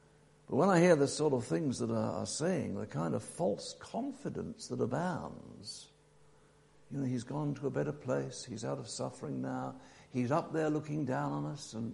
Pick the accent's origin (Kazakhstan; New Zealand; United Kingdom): United Kingdom; England; the Christian faith has been an integral part of being English, being British in the past. In many ways, it made us what we were.